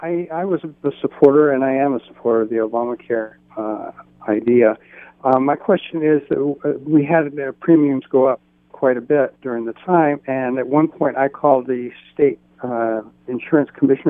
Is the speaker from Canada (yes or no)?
no; England, United Kingdom; now in United States; I'm originally from England